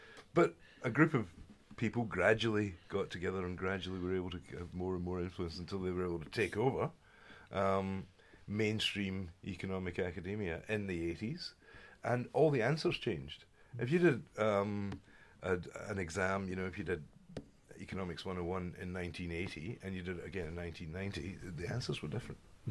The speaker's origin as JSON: {"language": "English", "town": "Clydebank", "region": "Scotland", "country": "United Kingdom", "said": "I'm from Clydebank, as I think I mentioned to you"}